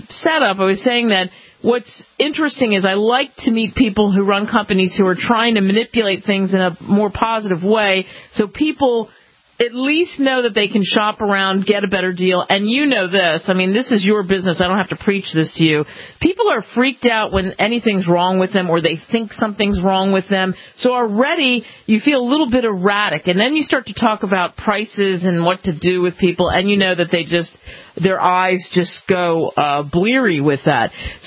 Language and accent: English; Philadelphia, Pennsylvania, United States; I grew up in Philly, but that's a little bit different than New Hampshire.